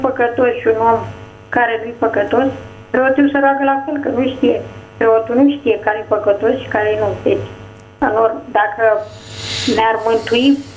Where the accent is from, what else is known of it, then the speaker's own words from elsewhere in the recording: Bucharest, Romania; sunt din București